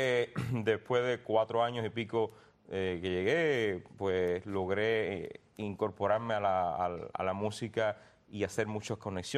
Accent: Holguín, Cuba; now in Mexico; Soy de Holguín.

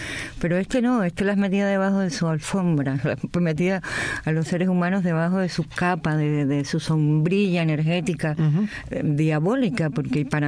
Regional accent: Cuba; moved away; Con mi padre murió en Cuba, yo nunca más lo vi después que salí de Cuba.

